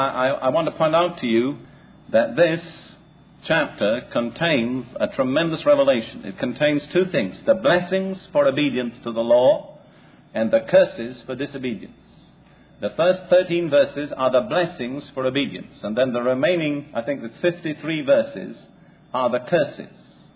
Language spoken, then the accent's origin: English; United Kingdom; And now, I'm British and I can say this, you Americans probably couldn't say it.